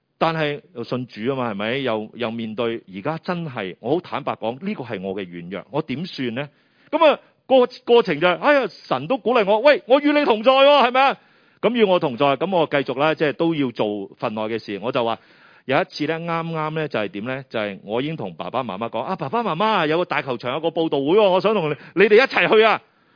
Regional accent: Chaozhou, Guangdong, China; 其实我由细呢，我是潮州人啊

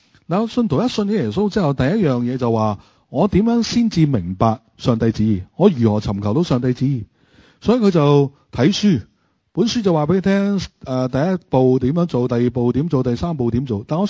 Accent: Hong Kong; 我们香港人

